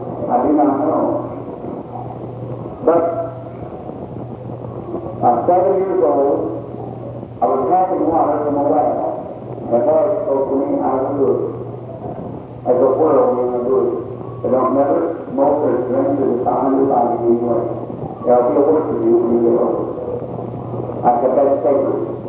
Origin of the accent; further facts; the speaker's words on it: Kentucky, United States; born there; I was born in Kentucky.